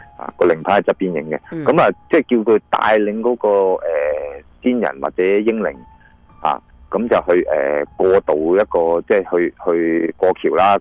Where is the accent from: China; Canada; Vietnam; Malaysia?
China; 清明扫墓，嗱，慎终追远啊，我哋中国人嘅道德思想嚟嘅吓，